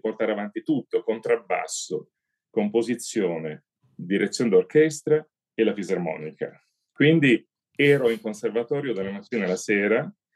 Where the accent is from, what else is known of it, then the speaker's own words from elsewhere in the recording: Tavullia, Marche, Italy; Io sono nato a Tavuglia, in provincia di Pesaro